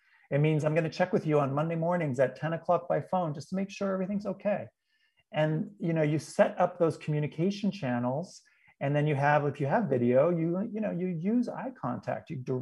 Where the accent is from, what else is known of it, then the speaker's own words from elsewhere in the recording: New England, United States; I'm from New England originally.